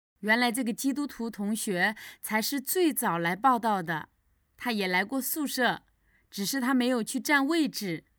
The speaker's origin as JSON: {"language": "Chinese", "town": "Hengyang", "region": "Hunan", "country": "China", "tie": "born or raised there", "said": "我是湖南人，老家是衡阳的，家里是无神论背景，一直也是接受无神论教育"}